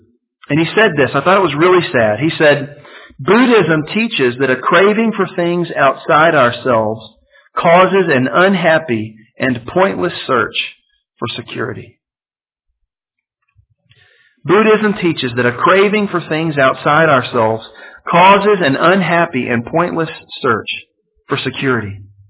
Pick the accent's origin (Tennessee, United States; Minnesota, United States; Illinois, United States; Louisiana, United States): Louisiana, United States; Now, I'm from Louisiana, and Louisiana people don't really know what to do with snow.